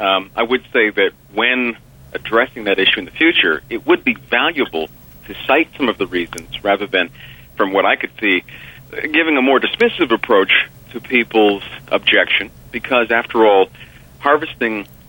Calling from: Edmonton, Alberta, Canada; I'm calling from Edmonton.

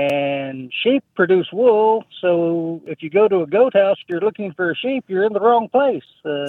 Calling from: Valdosta, Georgia, United States; Valdosta, Georgia.

